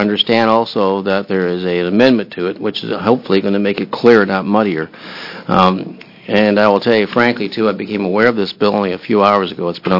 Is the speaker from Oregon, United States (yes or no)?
yes; Medford, Oregon, United States; District 3, Southern Oregon, and this is my hometown, the Medford area.